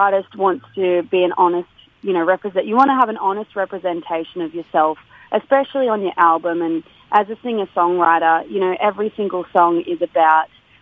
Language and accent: English; Mount Russell, New South Wales, Australia; living in Sydney now, so it's good to have that network of, you know, homegrown friends in the big city, because it's such a change from where I grew up in Mount Russell in Inverell.